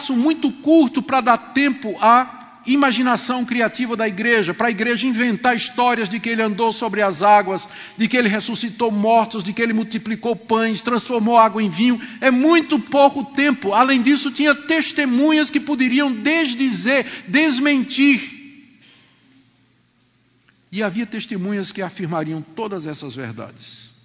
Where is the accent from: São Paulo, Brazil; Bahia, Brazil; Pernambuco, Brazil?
Pernambuco, Brazil; also born or lived in João Pessoa, Paraíba / Ceará; Eu sou nordestino, nasci em João Pessoa, na Paraíba, me criei em Pernambuco, passei um tempo no Ceará, e no Ceará eu morei no Crato e no Juazeiro, terra do Padre Cis.